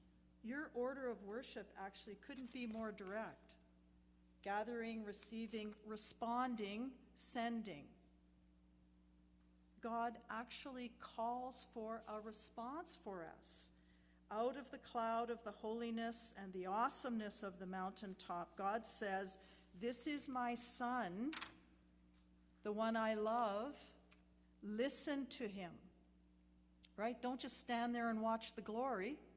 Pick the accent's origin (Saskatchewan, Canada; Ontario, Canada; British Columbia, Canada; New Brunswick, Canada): Saskatchewan, Canada; So I grew up in Saskatchewan, so that's just weird right from the start.